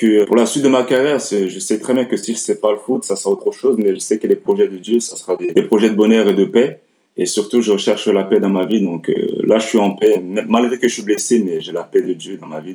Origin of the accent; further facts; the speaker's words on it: Lyon, Auvergne-Rhône-Alpes, France; Mes débuts de carrière, je les ai faits à Lyon, parce que je suis originaire de Lyon de base.